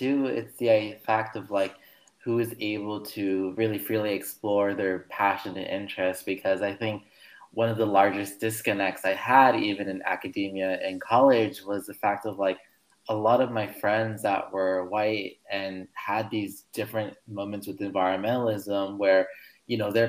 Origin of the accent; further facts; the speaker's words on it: Los Angeles, California, United States; I grew up in Los Angeles, California, also known as Tongvaland. My parents had immigrated from Mexico to the U.S. in the 1980s to seek this rhetoric of the American dream.